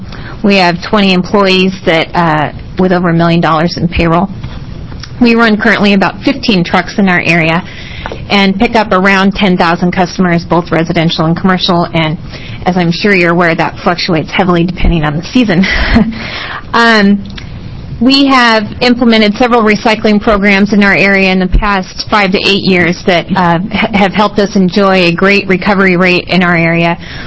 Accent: Lincoln City, Oregon, United States; from Lincoln City.

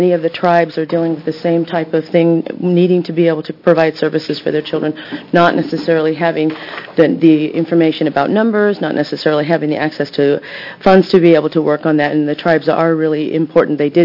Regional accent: Texas, United States; I'm Comecuro Carrizo from Texas. But so we ended up with a lot of Spanish surnames.

